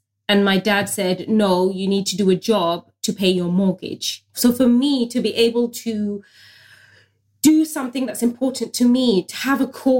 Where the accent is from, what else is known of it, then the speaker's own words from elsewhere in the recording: United Kingdom; being a British first generation Bangladeshi Muslim woman working in an industry that never really had space for me